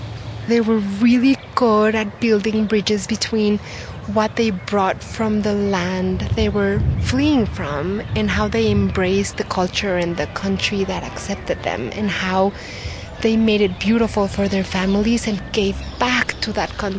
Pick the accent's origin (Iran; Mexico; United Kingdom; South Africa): Mexico; When I was growing up in Mexico, I felt like I was treading a little bit between worlds because of my last name, or that I was pointed at, you know, like I'm like the Jew in Mexico, and also the community is not that big.